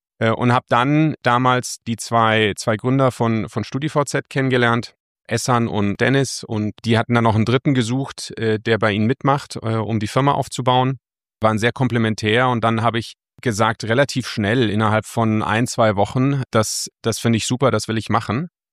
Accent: Munich, Bavaria, Germany; ich bin hier in München aufgewachsen in der Tat

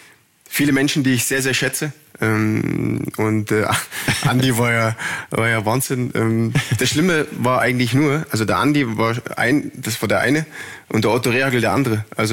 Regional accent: Dresden, Saxony, Germany; Ich bin in Dresden groß geworden.

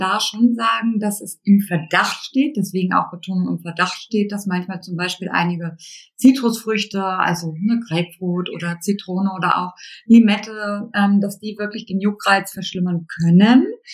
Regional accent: Helgoland, Schleswig-Holstein, Germany; born there; Also eigentlich bin ich ja so ein Inselkind, ich bin ja auf Helgoland geboren.

